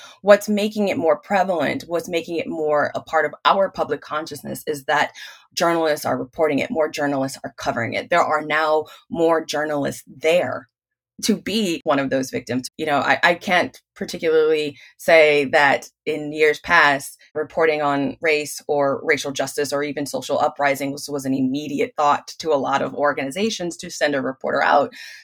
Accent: Milwaukee, Wisconsin, United States; Even growing up in Milwaukee, you knew where you could and could not go as a person of color.

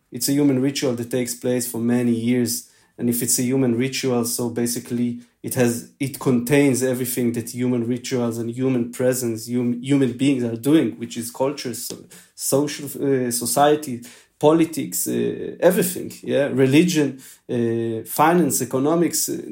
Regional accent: Jerusalem, Jerusalem District, Israel; especially for someone like me who's coming from this place, living, breathing, born and raised in Jerusalem, Second Intifada

